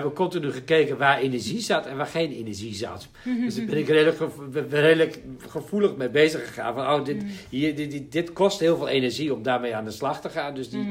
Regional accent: Netherlands; also born or lived in United States / Persian Gulf / Scotland; Jawel, ik ben gewoon een Nederlander.

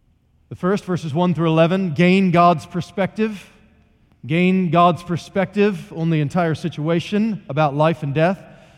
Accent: West Virginia, United States; I grew up in West Virginia where there are mountains, like big mountains.

